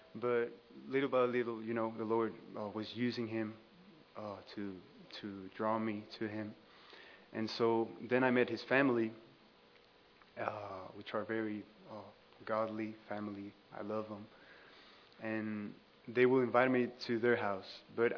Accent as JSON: {"language": "English", "region": "Mexico City", "country": "Mexico", "tie": "born or raised there", "said": "You already know. I'm from Mexico City. I was born and raised there."}